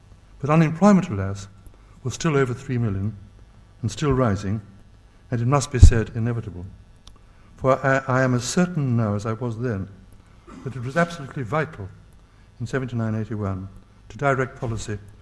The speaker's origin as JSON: {"language": "English", "town": "Port Talbot", "region": "Wales", "country": "United Kingdom", "tie": "born or raised there", "said": "at the Abbey Steelworks in my hometown of Port Talbot"}